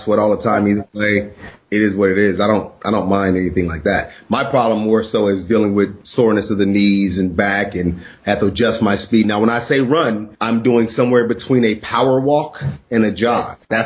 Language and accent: English; Santa Monica, California, United States; now in Los Angeles, United States; I'm from Santa Monica, but however, I'm not living in Santa Monica.